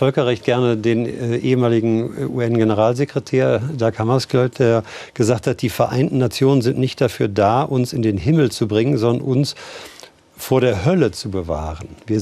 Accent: Germany

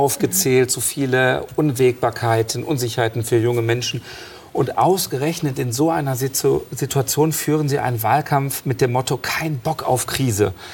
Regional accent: Essen, North Rhine-Westphalia, Germany; nächste Woche, in meiner Heimatstadt im Übrigen. Da, wo ich auch noch wohne

